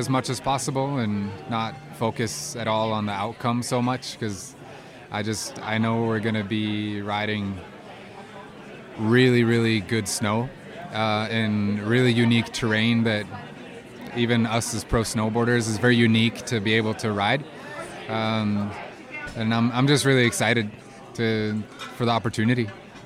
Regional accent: Trondheim, Trøndelag, Norway; English is a second language; now in Colorado, United States; I am from Trondheim, Norway. And I currently live in Colorado

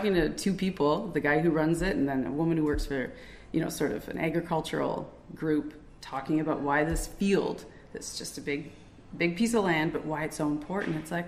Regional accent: Point de Bute, New Brunswick, Canada; Like, I grew up in Pointe Butte looking at that field.

